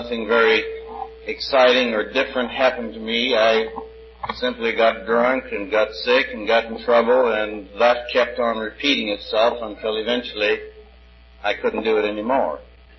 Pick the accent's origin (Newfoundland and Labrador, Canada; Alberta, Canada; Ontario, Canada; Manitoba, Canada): Manitoba, Canada; Winnipeg; I'm an alcoholic. And I come from Winnipeg, Canada.